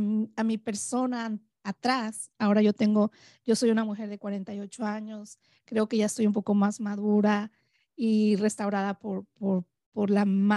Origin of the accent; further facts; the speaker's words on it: Mexico; moved away; comenzamos como todos los que llegamos aquí de México, ¿verdad? A vivir juntos.